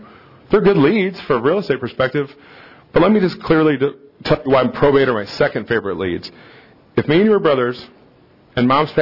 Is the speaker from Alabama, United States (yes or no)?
no; St. Louis, Missouri, United States; I'm from St. Louis. It's always baseball references for me.